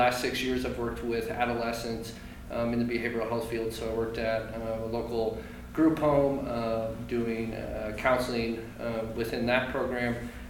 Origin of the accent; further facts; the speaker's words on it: Colorado, United States; now in Montana, United States; I moved to Montana 6 years ago. I'm originally from Colorado.